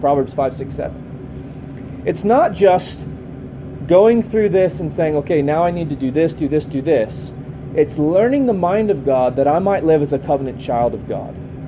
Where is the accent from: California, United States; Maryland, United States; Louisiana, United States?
Maryland, United States; Frederick; I grew up in Frederick, Maryland, or near Frederick. Well, nobody knows where West Virginia is, so I always say Maryland.